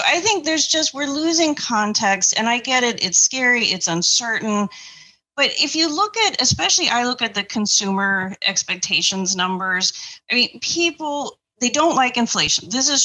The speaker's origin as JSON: {"language": "English", "region": "Indiana", "country": "United States", "tie": "born or raised there", "said": "Yeah, no, I grew up in Indiana. I'm not a political person."}